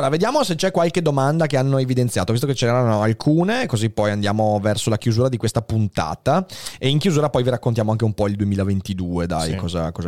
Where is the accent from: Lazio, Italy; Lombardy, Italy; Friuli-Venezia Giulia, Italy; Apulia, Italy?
Lombardy, Italy; Bergamo; In realtà sono bergamasco